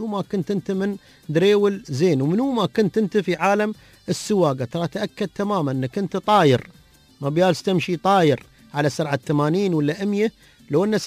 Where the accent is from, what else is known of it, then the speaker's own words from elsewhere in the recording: Dubai, United Arab Emirates; عشان تعرف شو اللي مستوي عندنا في الإمارات وفي دبي